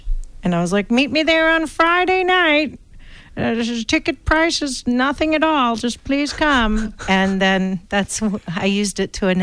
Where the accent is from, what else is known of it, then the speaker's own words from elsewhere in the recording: Bangkok, Thailand; also born or lived in New York / Los Angeles; So my family's Indian, but I'm third generation Indian Thai. I grew up in Bangkok, and I went to an international school, which basically colonized my mind with America.